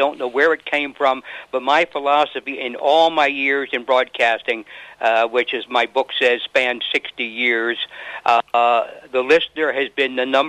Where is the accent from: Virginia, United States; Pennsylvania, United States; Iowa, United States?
Pennsylvania, United States; I'm originally from Pennsylvania, north of Philadelphia.